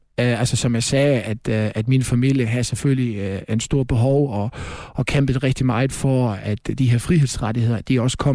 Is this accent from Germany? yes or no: yes; Leipzig, Saxony, Germany; Leipzig, hvor jeg kommer fra, det har været en af de byer, hvor der var de største demonstrationer